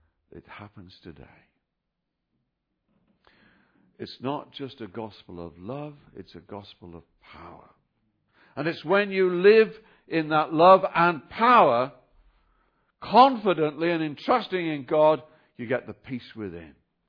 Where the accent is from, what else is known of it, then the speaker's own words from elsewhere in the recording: England, United Kingdom; now in Australia; because I'm an Aussie now, no longer a Pom